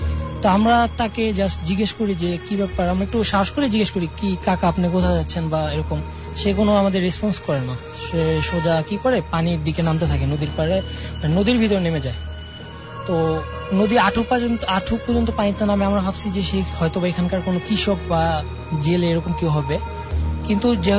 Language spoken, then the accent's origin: Bangla; Bikrampur, Dhaka Division, Bangladesh; আমার গ্রামের বাড়ি হচ্ছে বিক্রমপুর।